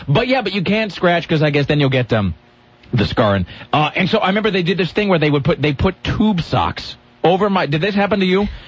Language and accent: English; Kennewick, Washington, United States; And I was from Kennewick, though, so to me, Vancouver was like the big city.